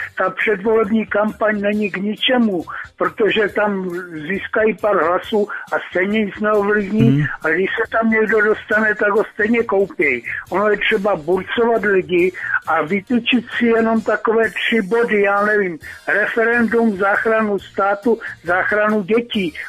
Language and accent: Czech; Moravia, Czechia; já jsem nacionálně založený, já jsem z Moravy, my tam máme trochu větší národní hrdost